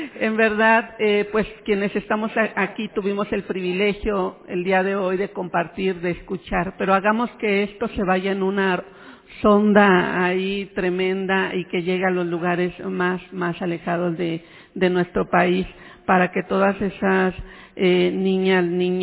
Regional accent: Oaxaca, Mexico; hoy paisana, yo soy oaxaqueña también

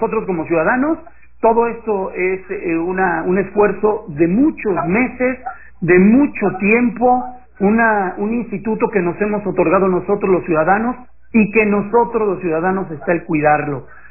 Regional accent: Mexico; Y el lunes 7 vamos a amanecer todos siendo mexicanos, bajo el mismo cielo, bajo el mismo aire, con los mismos problemas

